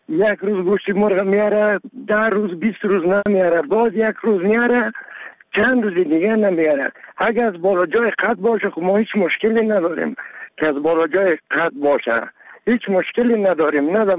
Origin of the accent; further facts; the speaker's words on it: Kunduz, Afghanistan; now in Kabul, Afghanistan; از قندوز به کابل آمدیم.